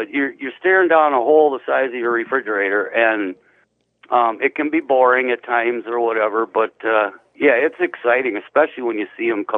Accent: Wisconsin, United States; Oh, yeah. I grew up on Winnebago. I did it many times.

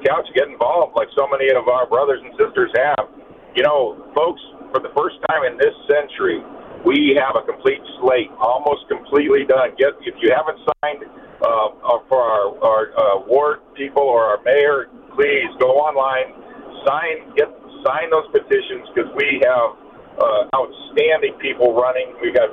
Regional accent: Flagstaff, Arizona, United States; Growing up in Flagstaff, we didn't have a team, of course, and we had our WGN, so we all watched our Cubs.

